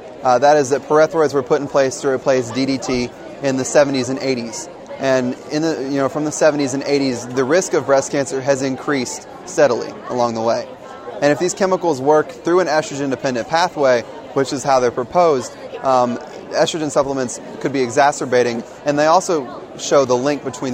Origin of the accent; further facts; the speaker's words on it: Columbia, South Carolina, United States; I'm from Columbia, South Carolina, and I attend Spring Valley High School.